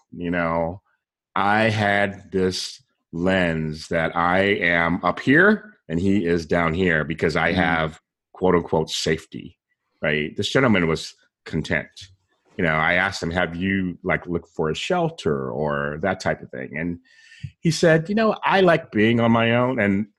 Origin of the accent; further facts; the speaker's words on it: San Diego, California, United States; And then we connected because I'm from San Diego originally.